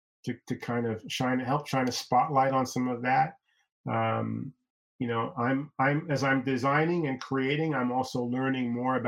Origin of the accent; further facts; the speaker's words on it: England, United Kingdom; born there; I was born in England, so, you know, I certainly know what the British taught as history, but my parents are from the Caribbean, my family's from the Caribbean